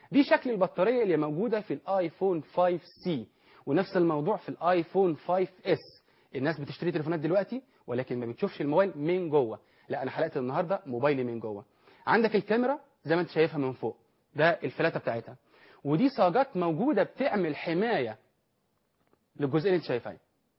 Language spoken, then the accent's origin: Arabic; Egypt; accent: Egyptian colloquial Arabic; أنا بتكلم باللهجة المصرية العامية،